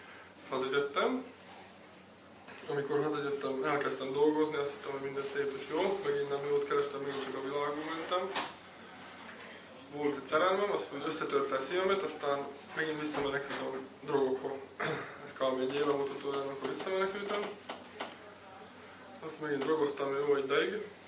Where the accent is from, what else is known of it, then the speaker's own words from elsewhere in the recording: Veľký Meder, Trnava Region, Slovakia; Nagymegyerről vagyok.